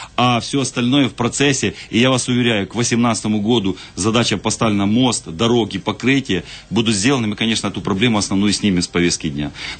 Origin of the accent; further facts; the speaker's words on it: Feodosia, Crimea, Ukraine; я сам вообще коренной феодосиец.